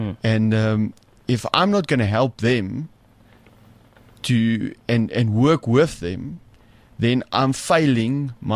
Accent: South Africa; I'm a South African.

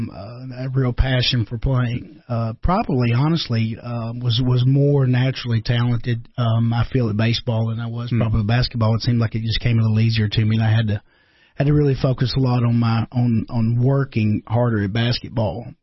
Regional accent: Kentucky, United States; You know, growing up in Eastern Kentucky, for sure, that's kind of the hotbed for high school basketball

